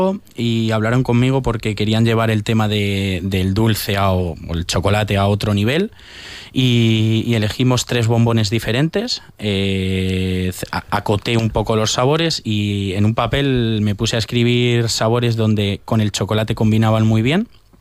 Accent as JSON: {"language": "Spanish", "region": "Castilla-La Mancha", "country": "Spain", "said": "Yo soy también manchego, muy manchego. Soy una parte catalana"}